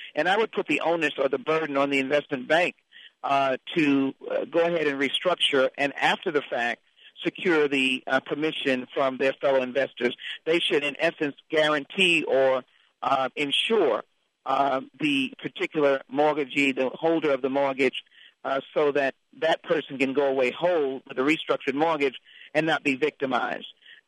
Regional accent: Texas, United States; I come from Texas, the Gulf region, where we saw the oil bust, thought we'd never come out of it.

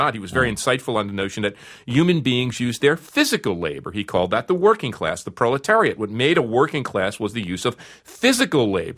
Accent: United States; You know, I'm an American. It's the 1980s.

